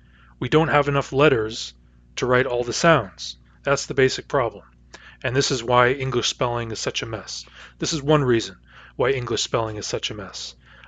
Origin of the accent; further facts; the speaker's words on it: United States; now in Canada; I grew up in the United States, I learned American spelling, and now I live and work in Canada